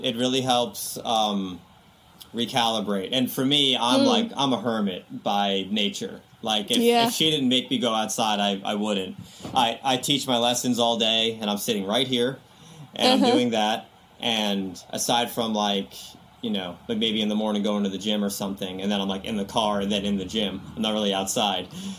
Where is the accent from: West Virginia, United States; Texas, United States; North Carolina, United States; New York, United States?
New York, United States; New York City; we grew up in Queens, New York. So it was like very, apartments everywhere.